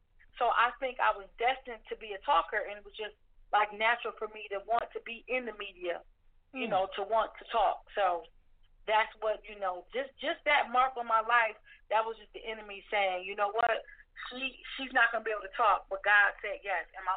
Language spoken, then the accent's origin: English; Buffalo, New York, United States; So, I mean, so I don't take for granted that I grew up in Buffalo, New York. It's in my heart and it's with me everywhere that I go.